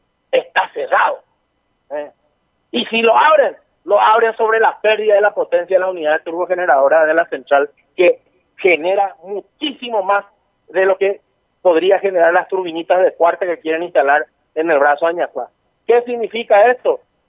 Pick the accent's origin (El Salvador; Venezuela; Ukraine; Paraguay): Paraguay; la única alternativa que tenemos como paraguayos es la Asamblea Nacional Constituyente Originaria